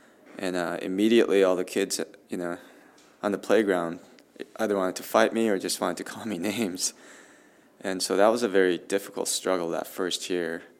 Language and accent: English; Longmont, Colorado, United States; I mean, I'm from Colorado, Longmont, Colorado, where I went to high school, so that's about as white as it gets.